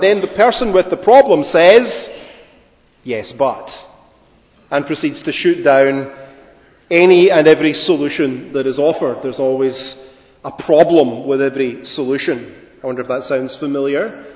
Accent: Scotland, United Kingdom; Being Scottish, it's really a natural and national characteristic that we respond to people's optimistic solutions to our problems with the answer yes but.

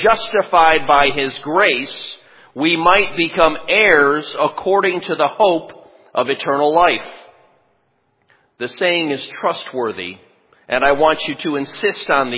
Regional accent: New York, United States; For those of you who don't know me, I grew up in Western New York as a Catholic, and by the time I got to college, I was a convinced atheist.

